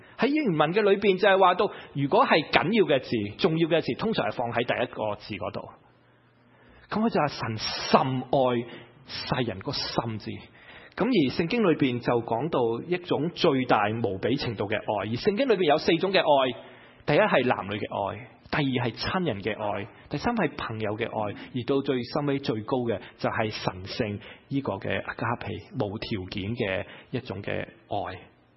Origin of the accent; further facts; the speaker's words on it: China; 爸爸未死的时候就分身家，我们中国人叫他叫做不孝。